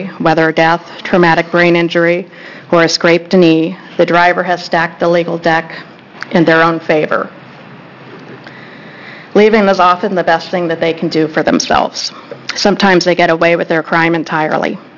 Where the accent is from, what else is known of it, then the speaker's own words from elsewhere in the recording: Vancouver, Washington, United States; I'm from Vancouver, Washington.